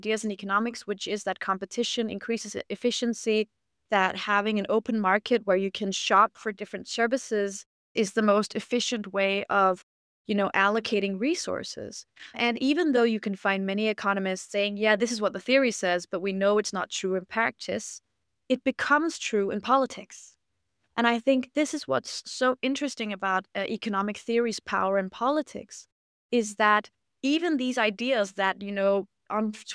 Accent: Denmark; I grew up in Denmark, where we have a lot of what you're describing there.

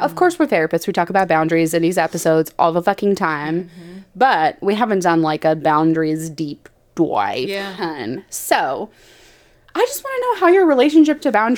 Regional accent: United Kingdom; being a Brit, like a very overly polite people

